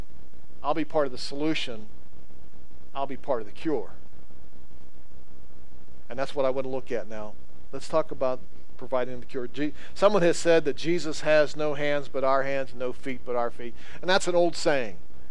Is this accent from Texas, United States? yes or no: no; Pittsburgh, Pennsylvania, United States; Remember, I grew up in Pittsburgh. The closest thing we came to farming was going to the store and buying tomatoes.